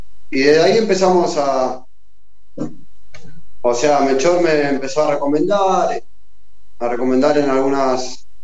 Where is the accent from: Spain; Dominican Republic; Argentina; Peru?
Argentina; Claypole, Buenos Aires Province; 27 años, sí, 27 años tengo. 27 años, soy del partido de Claypole, de Almirante Brown.